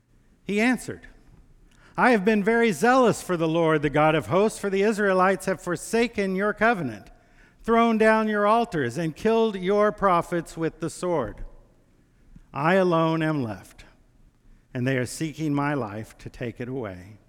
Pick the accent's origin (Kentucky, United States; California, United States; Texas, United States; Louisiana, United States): Texas, United States; You know, I grew up in West Texas. And in West Texas, we are always worried about tornadoes, right?